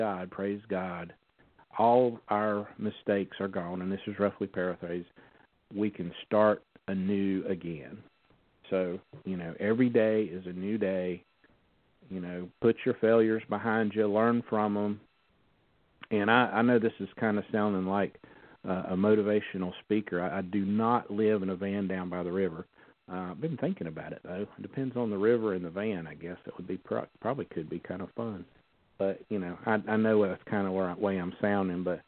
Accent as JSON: {"language": "English", "region": "the South", "country": "United States", "said": "You know, I'm from the South."}